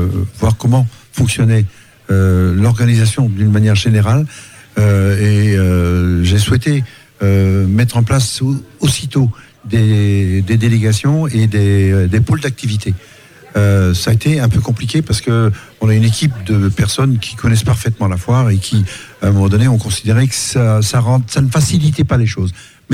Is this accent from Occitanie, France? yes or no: no; Brittany, France; now in Challans, France; Ouais, je suis breton des Côtes d'Armor.